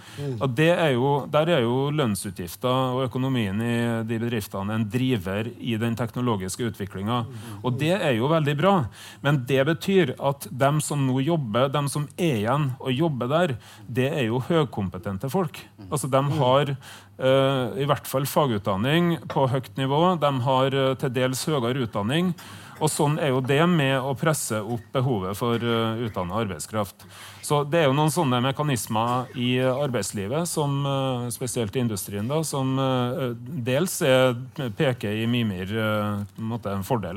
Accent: Årdal, Vestland, Norway; Derfor, der jeg kommer fra, altså i aluminiumsverket i Årdal og i Høyanger, er det veldig få igjen av verksarbeidere.

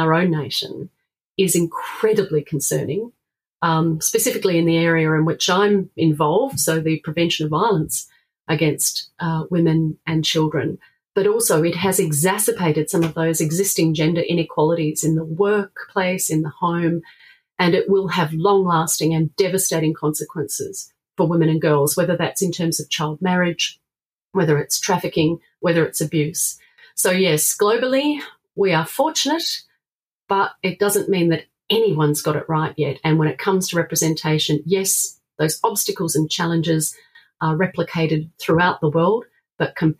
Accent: South Australia, Australia; my home state of South Australia

